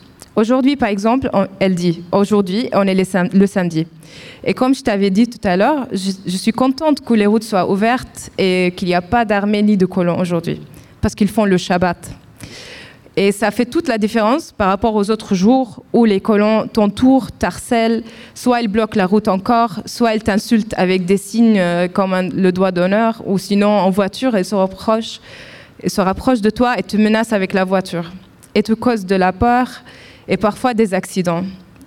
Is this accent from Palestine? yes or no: yes; Nablus, West Bank, Palestine; je viens de la ville de Naplouse, en Palestine.